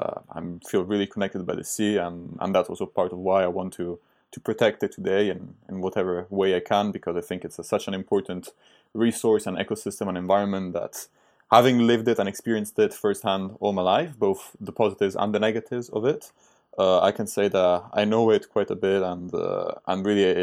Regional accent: Monaco; moved away as an adult; also born or lived in Rome, Italy; now in United Kingdom; I actually grew up there all my life. I'm Italian. I'm originally from Rome. I was born there, but then I did all my schools up to the end of high school in Monaco. So until I was 18, essentially.

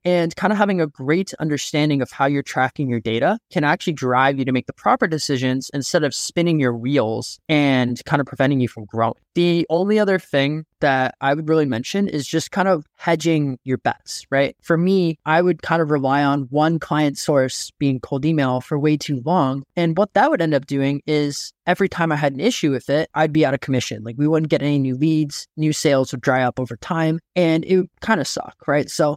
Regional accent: Canada; I was under 21 in a different country because I'm Canadian.

